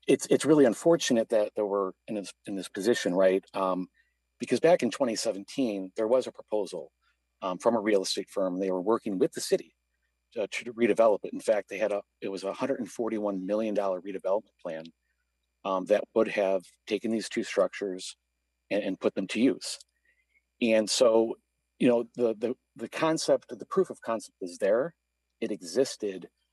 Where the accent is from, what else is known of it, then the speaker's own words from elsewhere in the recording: Joliet, Illinois, United States; So I'm from Joliet, Illinois, and my personal preservation project is the old Joliet Prison.